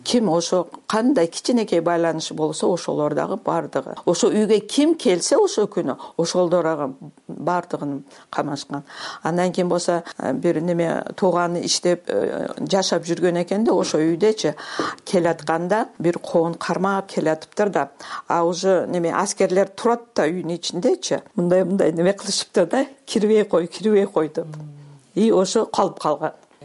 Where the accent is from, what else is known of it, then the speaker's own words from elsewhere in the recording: Kyzyl-Kiya, Batken Region, Kyrgyzstan; born there; Ошо биз Кызылкияда төрөлгөнмүн.